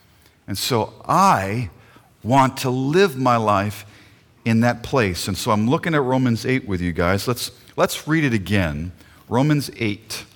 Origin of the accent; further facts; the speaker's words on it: New York, United States; What you don't know is that the church that I grew up in New York, immigrants from Norway had come, planted the church